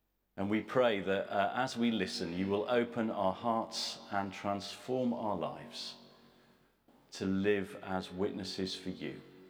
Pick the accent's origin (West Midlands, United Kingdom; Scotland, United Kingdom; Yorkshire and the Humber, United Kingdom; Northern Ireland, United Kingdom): Yorkshire and the Humber, United Kingdom; Bradford; now in England; I was brought up in Bradford. So the southeast is a new thing to me. We've been here for about the last 4 or 5 years now.